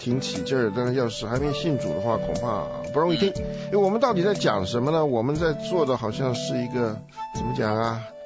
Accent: China; 因为我们是中国人。

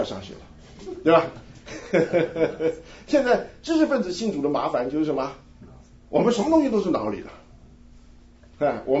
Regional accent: Taiwan; 我记得我小时候在台湾看这个故宫博物院

